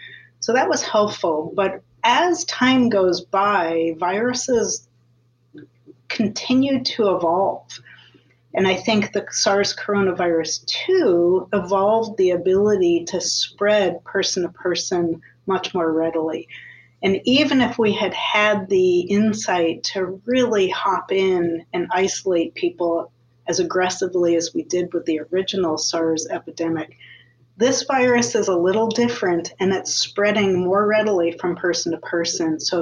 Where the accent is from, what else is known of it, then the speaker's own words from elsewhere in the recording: Iowa City, Iowa, United States; I grew up in Iowa City, where I was surrounded by all of these really bright faculty members and scientists that are in this town.